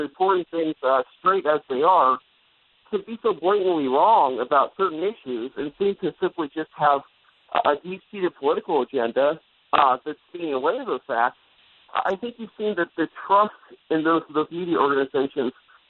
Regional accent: California, United States; and I'm from California, so these kind of temperatures are pretty extreme for me.

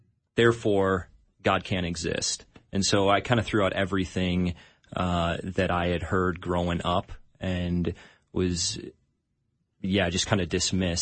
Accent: Illinois, United States; Well, I'm not from Minnesota. I'm from just outside Chicago.

